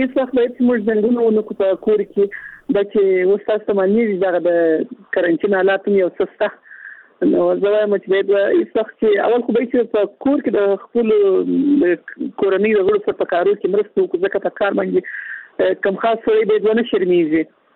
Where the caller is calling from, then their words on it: Kandahar, Afghanistan; له کندهار ولایت څخه اړیکه نیولم.